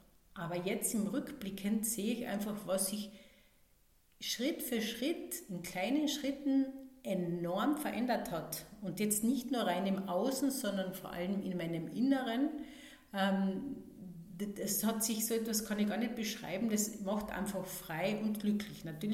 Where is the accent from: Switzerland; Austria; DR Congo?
Austria; Carinthia; ich bin eben aus Österreich, aus Kärnten.